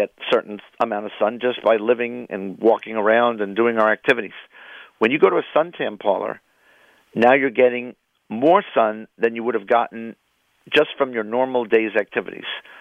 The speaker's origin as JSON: {"language": "English", "region": "New York", "country": "United States", "tie": "born or raised there", "lives_now": "Philadelphia, United States", "said": "because my mom still lives in New York. I grew up in New York."}